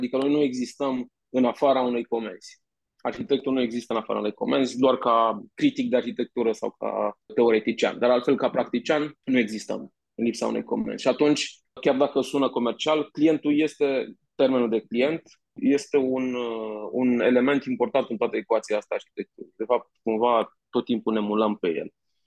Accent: Cluj-Napoca, Cluj County, Romania; Până la urmă, noi suntem din Cluj, am ajuns absolut aleatoriu în Hunedoara cumva

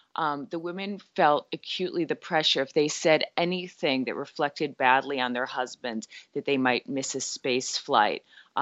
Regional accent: Chicago, Illinois, United States; I'm also from Chicago, and Marilyn and I had a wonderful rapport.

